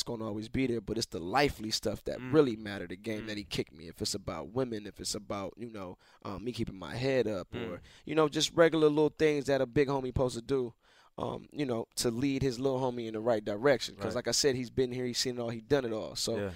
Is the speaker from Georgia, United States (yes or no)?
yes; Atlanta, Georgia, United States; that's where I was raised in Atlanta my whole life.